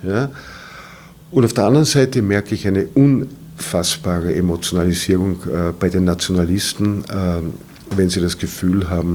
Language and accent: German; Vienna, Austria; ich bin als Österreicher kein Deutscher, sagen wir es mentalitätsmäßig, ja. Wobei mir nicht einmal österreichische Identität wirklich etwas sagt, weil ich schon nicht weiß, was habe ich als Wiener mit einem Tiroler Bergbauern jetzt identitätsmäßig oder kulturell gemeinsam.